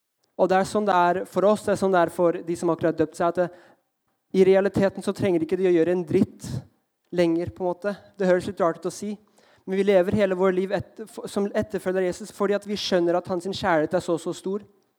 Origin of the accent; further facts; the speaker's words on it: Thailand; Jeg er oppvokst i Thailand, men mamma er norsk, og pappa fra Filippinene